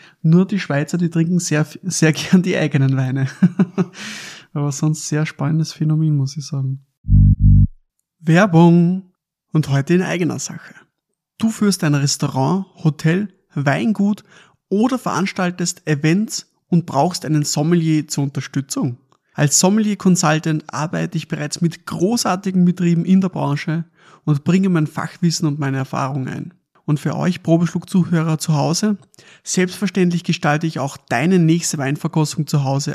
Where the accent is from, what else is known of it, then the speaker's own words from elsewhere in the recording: Austria; Wir als Österreicher